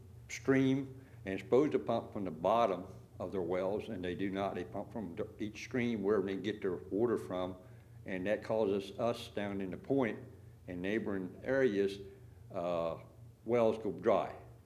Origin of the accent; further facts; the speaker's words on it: Possum Point, Virginia, United States; I was born and raised in Possum Point. I've been down there most of my life.